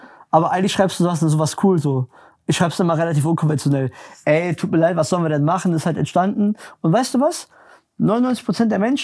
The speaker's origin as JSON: {"language": "German", "region": "Berlin", "country": "Germany", "tie": "born or raised there", "said": "ich komme ja aus Berlin, bin in Berlin groß geworden"}